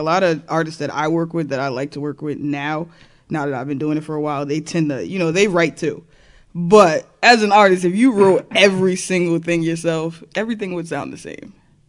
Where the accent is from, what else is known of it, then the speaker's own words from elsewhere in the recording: Brooklyn, New York, United States; I grew up in Brooklyn and Williamsburg. I ain't had no bando.